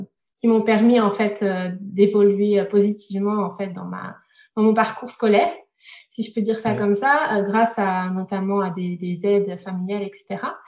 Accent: Angers, Pays de la Loire, France; je viens d'Angers, d'une famille catholique. J'ai d'ailleurs fait mes études dans des écoles catholiques.

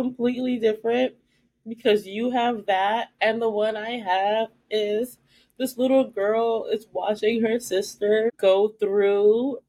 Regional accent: New York, United States; As a New Yorker, I feel like we forget that the options were him and a dude who was like

